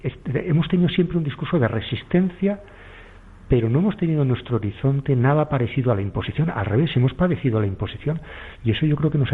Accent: Navarre, Spain; yo soy también medio navarro y por tanto... en Navarra se ven las cosas también desde otra perspectiva

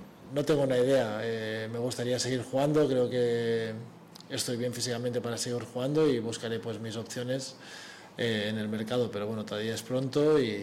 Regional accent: Catalonia, Spain; Y que no soy el primer catalán que pasa por aquí y se enamora de Bilbao.

